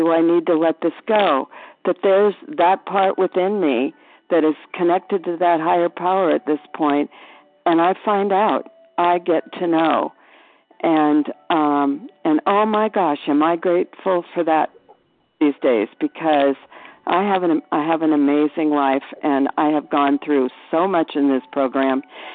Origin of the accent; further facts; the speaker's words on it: Arizona, United States; I'm from Arizona.